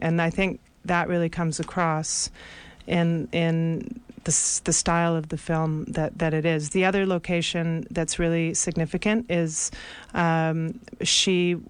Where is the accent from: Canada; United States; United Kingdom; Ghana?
Canada; And as a Canadian